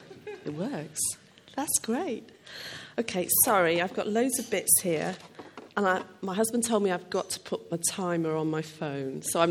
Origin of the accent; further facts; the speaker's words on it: Wales, United Kingdom; I'm Welsh. I'm so glad I'm Welsh